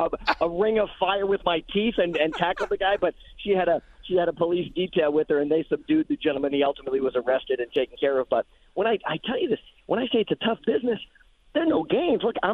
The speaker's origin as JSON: {"language": "English", "region": "New Hampshire", "country": "United States", "said": "What does that mean in Pennsylvania, in my home state of New Hampshire?"}